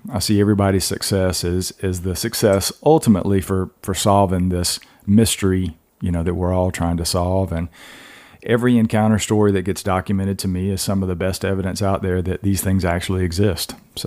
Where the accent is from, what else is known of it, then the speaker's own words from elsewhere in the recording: Georgia, United States; I'm from Georgia originally, you know, Georgia, Florida with a skunk ape, and South Carolina, North Carolina, that Tennessee.